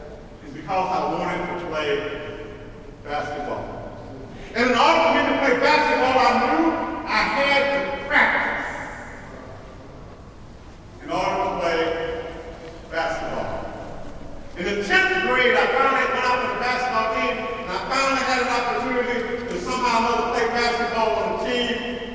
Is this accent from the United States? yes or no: yes; Mississippi, United States; As a young person growing up in Mississippi, I didn't have a basketball